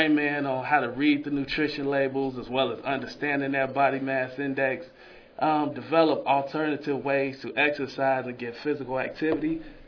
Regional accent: Chicago, Illinois, United States; I'm sorry, I'm from Chicago, so knee highs.

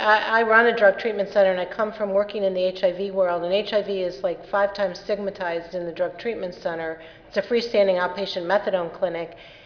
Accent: Illinois, United States; No, but I'm from Illinois, our state

